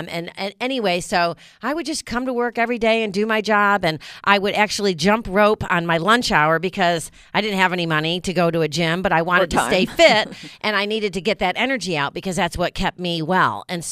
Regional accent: New York, United States; also born or lived in Europe / West Coast; now in Dallas, United States; So when I first moved to Dallas, I'm from New York, okay? And I lived in Europe for a little while, and I lived on the West Coast for a little while before I came to Dallas.

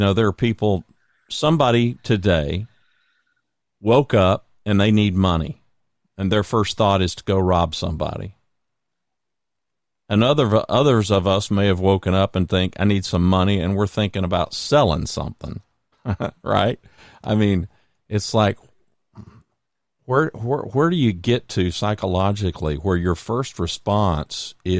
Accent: United States; I'm a capitalist. So, you know, I'm an American. I want what's good for the country

